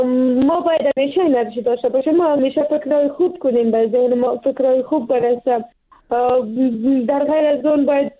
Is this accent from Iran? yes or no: no; Afghanistan; ما پشتون هستیم و یا افغان هستیم